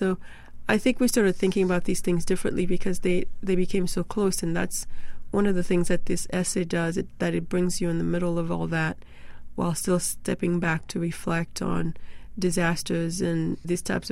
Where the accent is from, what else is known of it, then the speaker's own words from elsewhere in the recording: Haiti; the earthquake in Port-au-Prince is certainly close to me. I'm from Haiti.